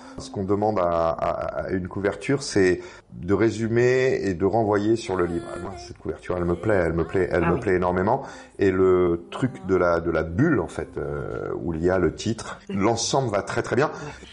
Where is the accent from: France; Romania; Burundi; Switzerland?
France; Brittany; je suis breton